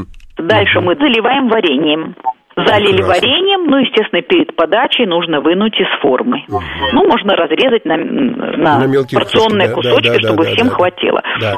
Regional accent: Belarus; Но мы, белорусы, на свой манер готовим ягодный чизкейк.

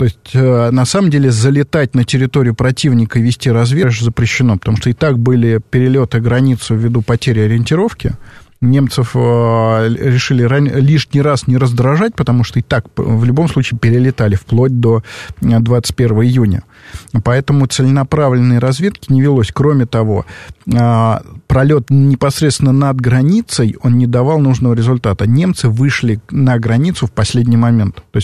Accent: Tashkent, Uzbekistan; в моем родном городе Ташкенте

